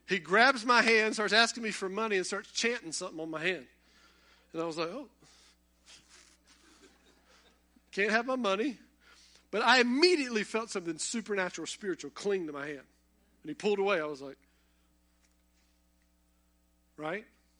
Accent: North Carolina, United States; Well, I've never been to New York City. I'm from Eastern North Carolina.

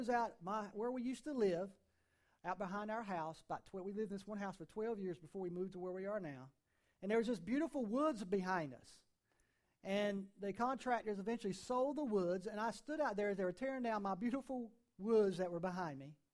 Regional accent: North Carolina, United States; We're from Eastern North Carolina. We know what that's all about, right?

